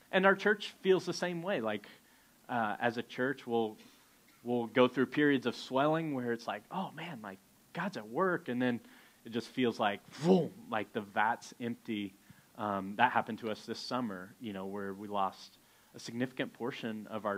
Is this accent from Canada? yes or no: yes; Canada; And we're not weird. I promise, we're not weird. We're just Canadian.